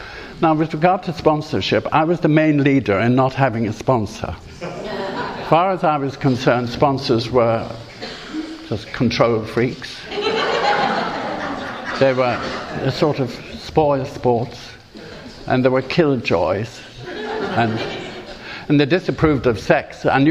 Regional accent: Ireland; And I felt like the Irish country bumpkin I am. I come from the Irish country.

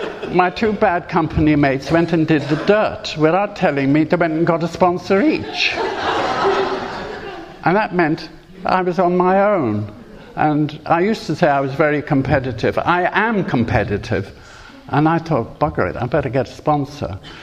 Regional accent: Ireland; And I felt like the Irish country bumpkin I am. I come from the Irish country.

